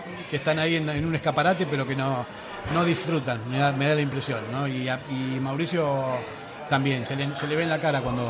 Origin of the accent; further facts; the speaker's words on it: Argentina; me da la impresión, como argentino que soy.